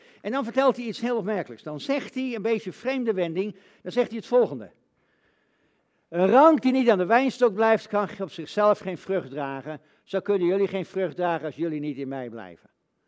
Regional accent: Netherlands; En dan zijn wij Nederlanders en dan zeggen we, nou, valt wel mee.

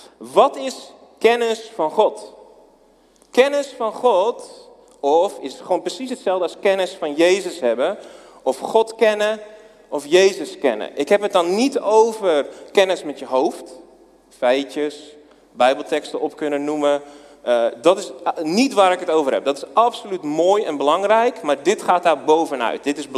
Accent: Hardinxveld-Giessendam, South Holland, Netherlands; now in Werkendam, Netherlands; We zijn er 2 jaar geleden zijn we erheen verhuisd. We komen eigenlijk uit Hardingsveld.

